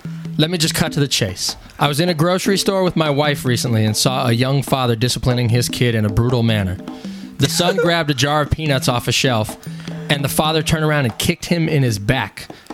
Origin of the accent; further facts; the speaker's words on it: California, United States; I have had several amateur MMA fights in Nevada and my home state of Cali